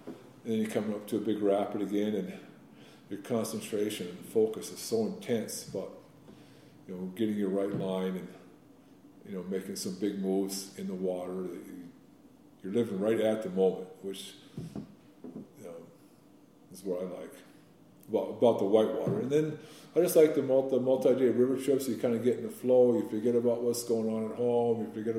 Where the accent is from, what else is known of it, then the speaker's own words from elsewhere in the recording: South Dakota, United States; I grew up boating in South Dakota.